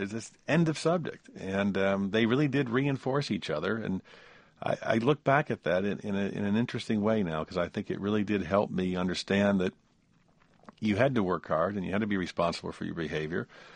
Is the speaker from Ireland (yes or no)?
yes; Ireland; So my life was very much intertwined with being Irish, being Catholic, John Kennedy being elected president